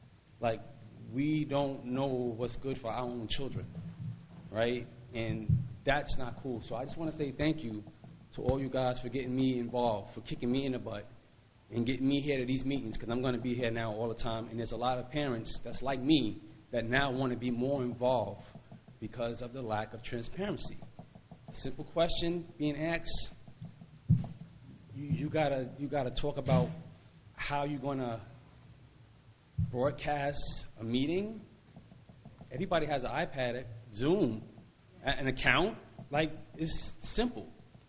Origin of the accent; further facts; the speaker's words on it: Harlem, New York, United States; I came from Harlem.